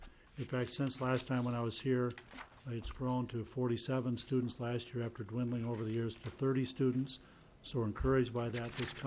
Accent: Dodge Center, Minnesota, United States; And I grew up in Dodge Center, where one of their sites is.

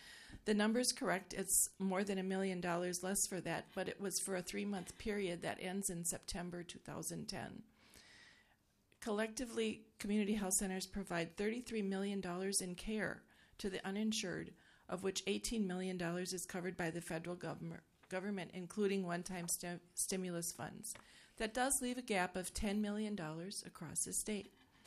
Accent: Minnesota, United States; they serve across Minnesota in towns and cities such as Grand Rapids, Little Falls, my hometown, New Ulm, Winona, Woodbury, and West St. Paul.

